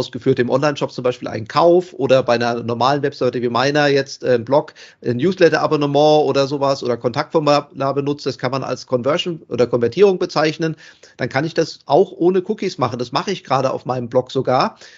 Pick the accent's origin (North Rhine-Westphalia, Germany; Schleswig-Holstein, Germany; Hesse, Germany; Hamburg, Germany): Hesse, Germany; ich komme ja hierher aus Hessen leider